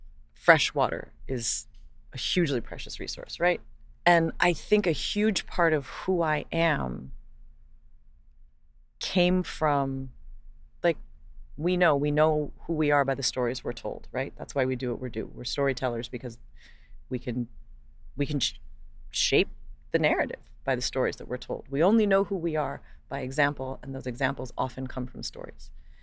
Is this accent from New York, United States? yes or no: no; Hawaii, United States; I'm not Hawaiian. So it's not my land. And like, I, you know, grew up like as a colonizer, not intentionally, you know, I didn't move there when I was a baby.